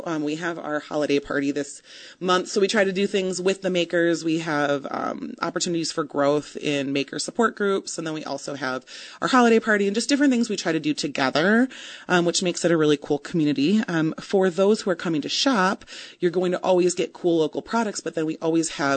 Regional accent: Grand Haven, Michigan, United States; So I am from Grand Haven. I've grown up going to the Coast Guard Festival.

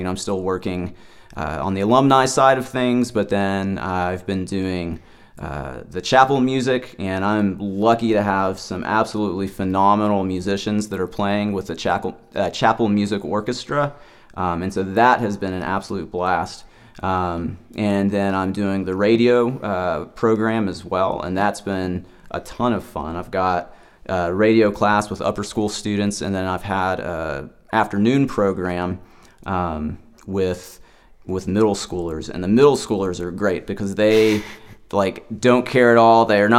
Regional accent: Chattanooga, Tennessee, United States; And then after that, I moved back to Chattanooga, which is my hometown.

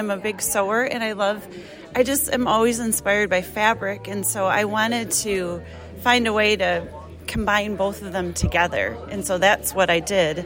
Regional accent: Hudsonville, Michigan, United States; I didn't grow up in Holland, but I grew up in Hudsonville, right around here.

